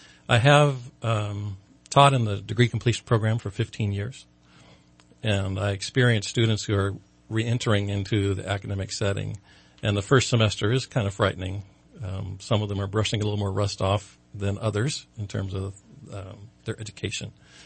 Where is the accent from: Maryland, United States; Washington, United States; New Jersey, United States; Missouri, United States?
Washington, United States; Bremerton; So, I grew up in Western Washington, in Bremerton, and so it was much cooler than we're talking about.